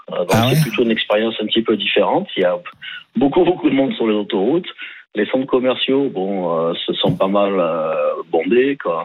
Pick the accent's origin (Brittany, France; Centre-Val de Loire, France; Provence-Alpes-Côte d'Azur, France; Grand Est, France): Provence-Alpes-Côte d'Azur, France; Marseille; now in Silicon Valley, United States; que j'allais voir boxer quand j'étais jeune à Marseille, que j'ai retrouvé par hasard ici en Silicon Valley